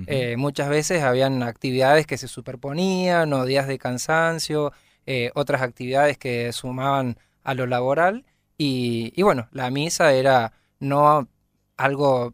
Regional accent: San Juan, Argentina; born there; yo soy sanjuanino, nací en San Juan Capital.

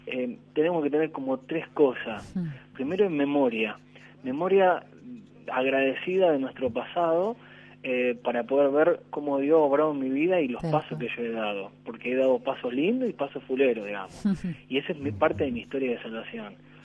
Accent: Colón, Buenos Aires Province, Argentina; mi pueblo, que Colón, Buenos Aires, queda bastante lejos

